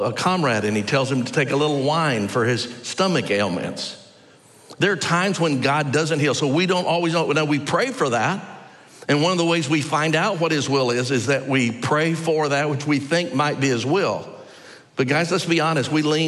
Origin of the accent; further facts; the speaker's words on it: Dallas, Texas, United States; When I was a kid growing up in Dallas, we used to get free fair tickets.